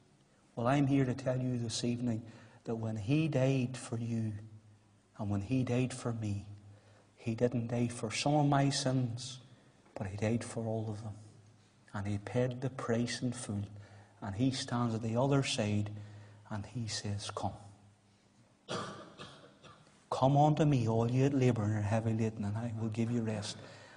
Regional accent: Moneymore, Northern Ireland, United Kingdom; whenever I was a cub growing up in Moneymore

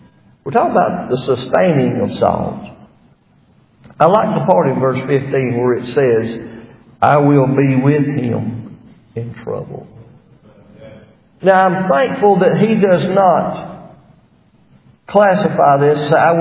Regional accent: South Carolina, United States; I remember the church that I grew up in down in South Carolina.

